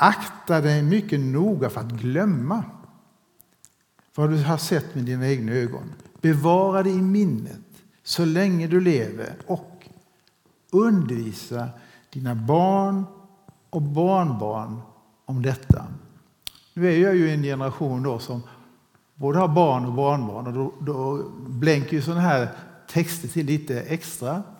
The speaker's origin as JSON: {"language": "Swedish", "town": "Toftryd", "country": "Sweden", "tie": "born or raised there", "said": "Jag var i Toftryd. Jag är uppvuxen i Toftryd. Några av er kanske vet det."}